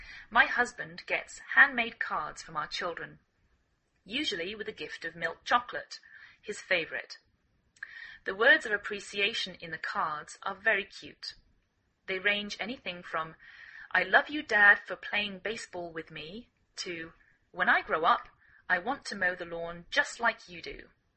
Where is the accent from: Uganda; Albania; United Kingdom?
United Kingdom; England; now in United States